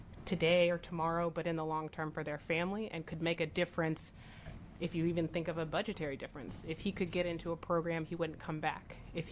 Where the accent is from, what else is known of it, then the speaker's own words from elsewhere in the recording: Oakland, California, United States; I grew up in Oakland, California, and growing up there and the history of that town